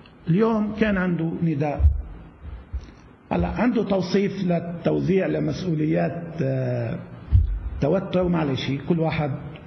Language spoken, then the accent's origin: Arabic; Lebanon; حطونا على جنب، نحن لبنانيين